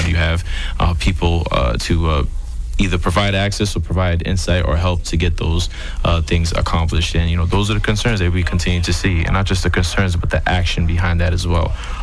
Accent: United States; born there; but me being American born and knowing the culture here

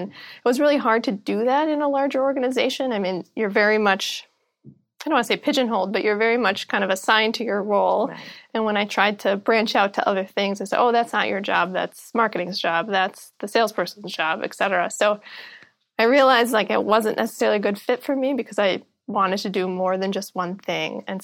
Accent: Midwest, United States; And, growing up in the Midwest, that sounded like a very risky thing.

